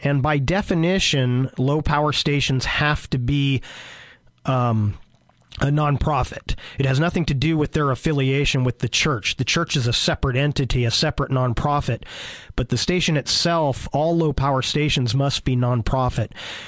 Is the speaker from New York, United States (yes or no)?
no; California, United States; I grew up in the Bay Area, so we're big Golden State fans